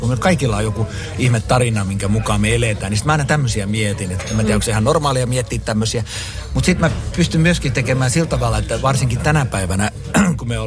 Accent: Turku, Southwest Finland, Finland; Kyllä mä sanon, että mä olen turkulainen.

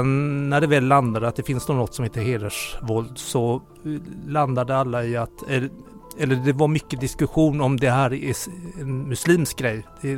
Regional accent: Gothenburg, Västra Götaland County, Sweden; now in Lund, Sweden; Jag är göteborgare i skånsk exil. Jag bor i Lund.

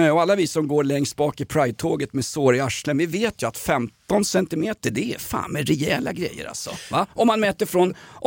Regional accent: Vällingby, Stockholm County, Sweden; Jag är uppväxt i Vällingby på det glada 70-talet.

